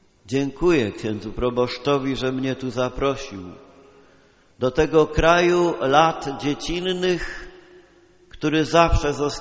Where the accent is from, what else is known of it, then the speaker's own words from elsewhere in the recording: Silesian Voivodeship, Poland; Nigdy się nie wstydziłem, że pochodzę ze Śląska i nie czuję żadnych kompleksów tam we Wrocławiu, to także zresztą Śląsk.